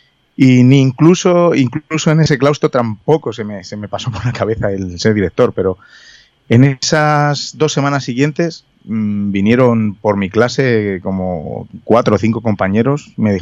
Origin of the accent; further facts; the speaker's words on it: Madrid, Community of Madrid, Spain; Soy de Madrid.